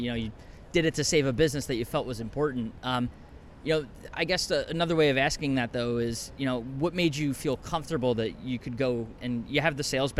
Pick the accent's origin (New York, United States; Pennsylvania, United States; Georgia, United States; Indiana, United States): Pennsylvania, United States; Philadelphia; I come from Philadelphia